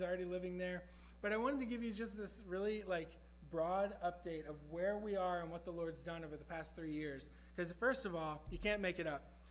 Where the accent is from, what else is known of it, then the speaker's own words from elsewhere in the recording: the South, United States; because I say that because I'm from the South.